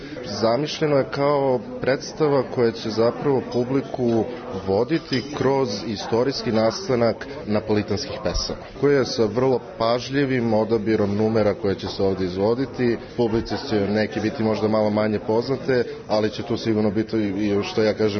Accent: Serbia; Prvi put se zapravo ovaj naslov postavlja kod nas u Srbiji na ovim prostorima.

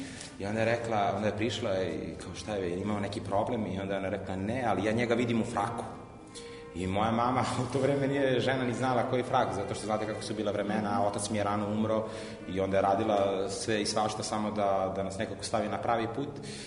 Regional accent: Belgrade, Serbia; S obzirom da sam odrastao ovde u Beogradu na Dorćolu, i znate kako su bila vremena tada, ja sam 84. godište

